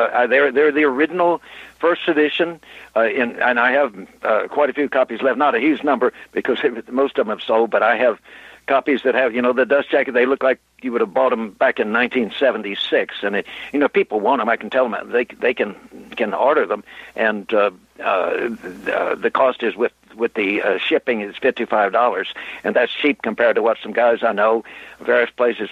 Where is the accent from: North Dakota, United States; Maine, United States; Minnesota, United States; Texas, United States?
Texas, United States; Corpus Christi; I got a call from a friend of mine, Bob Matthews, in Corpus Christi, Texas, my hometown down there.